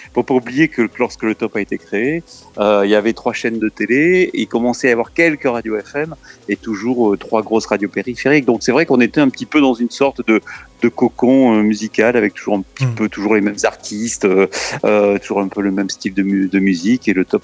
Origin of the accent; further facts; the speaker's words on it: Nice, Provence-Alpes-Côte d'Azur, France; Je suis né à Nice, j'ai grandi dans le vieux Nice. Alors, pour situer, j'étais à l'école du château.